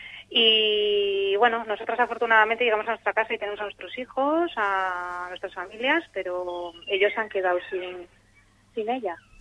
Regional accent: Santander, Cantabria, Spain; Soy de Santander, sí.

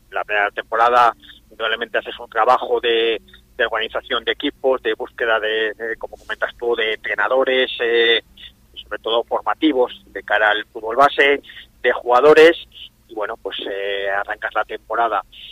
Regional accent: Ramales de la Victoria, Cantabria, Spain; Soy de Ramales y vivo en Ramales, sí.

